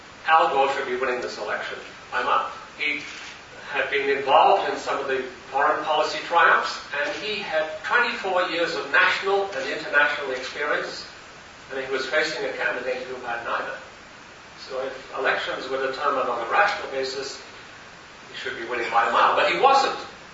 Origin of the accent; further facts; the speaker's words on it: Sydney, New South Wales, Australia; moved away as an adult; now in Washington, D.C., United States; Well, I was born in Sydney, Australia. I grew up there.